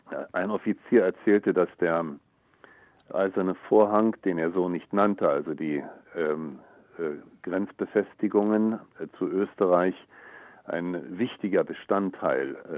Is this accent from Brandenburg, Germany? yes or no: no; Berlin, Germany; dass ich vor Ort als Berliner sofort begriffen habe, hier ist ein Loch.